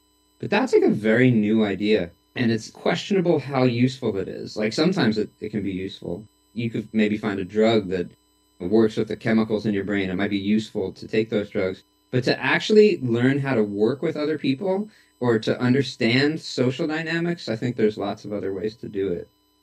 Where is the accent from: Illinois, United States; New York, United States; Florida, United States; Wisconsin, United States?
New York, United States; New York City; I'm going to be 50 years old in a couple months. And I grew up in New York City and was part of the punk scene there starting when I was 14.